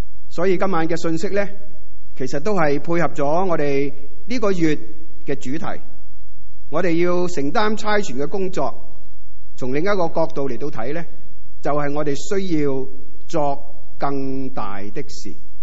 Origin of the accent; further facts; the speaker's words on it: Hong Kong; 不要让福音只是停留在我们香港人、华人的中间。